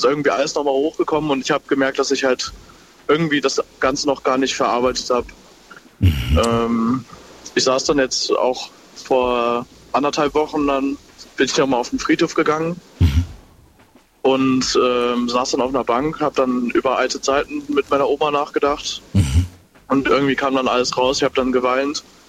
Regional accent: Euskirchen, North Rhine-Westphalia, Germany; also wir kommen aus der Nähe Bonn, Euskirchen

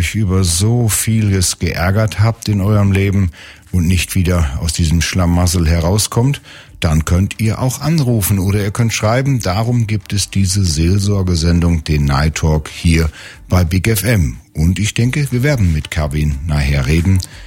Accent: Lower Saxony, Germany; Ich komme ja selbst auch aus dem Emsland Richtung Nordsee.

